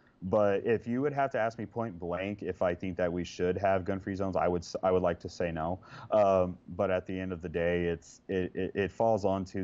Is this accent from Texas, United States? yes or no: yes; Texas, United States; people that would drive pickup trucks in high school, especially here in Texas. I know, and definitely in my hometown, you had people.